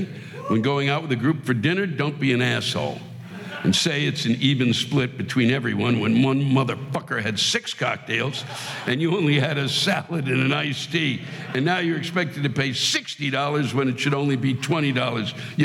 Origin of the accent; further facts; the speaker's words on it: Virginia, United States; I come from Hampton Roads, Virginia.